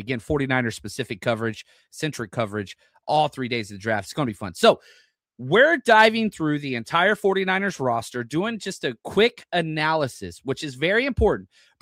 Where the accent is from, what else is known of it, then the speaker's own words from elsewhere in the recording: Texas, United States; I grew up in Texas, mind you.